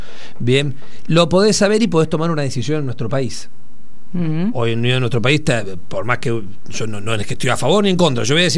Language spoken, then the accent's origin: Spanish; Buenos Aires, Argentina; Yo soy de provincia de Buenos Aires, estábamos mucho jugando a la pelota, a la bicicleta y todo en la calle.